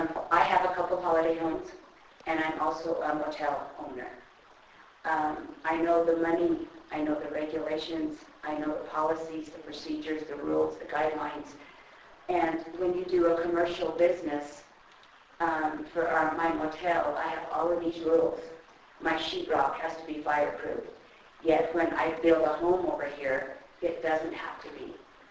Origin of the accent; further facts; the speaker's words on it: Escalante, Utah, United States; I'm from Escalante.